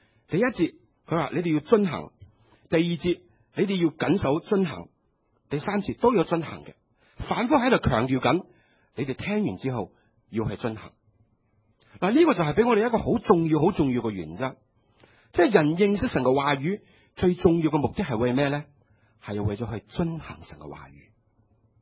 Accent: China; 但是犹太人的文化呢跟我们中国人的文化有些类似的。

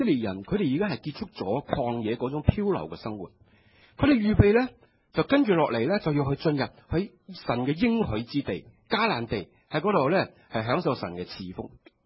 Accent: China; 但是犹太人的文化呢跟我们中国人的文化有些类似的。

